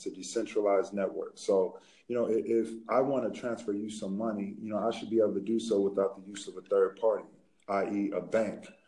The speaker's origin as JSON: {"language": "English", "town": "Los Angeles", "region": "California", "country": "United States", "tie": "born or raised there", "said": "I am from South Central Los Angeles. You know, I grew up off soccer and Crenshaw."}